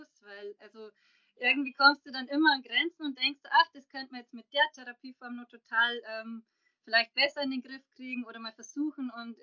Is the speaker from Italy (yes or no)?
no; Passau, Bavaria, Germany; now in Munich, Germany; bin ursprünglich aus Passau, lebe aber jetzt schon seit 2009 in München und zwar mit meinem Mann und meinen zwei kleinen Kindern.